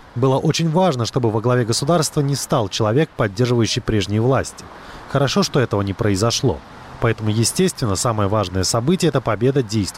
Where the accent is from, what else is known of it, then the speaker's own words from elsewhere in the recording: Georgia; Russian is a second language; Мы, грузины, любим выпить хорошее вино.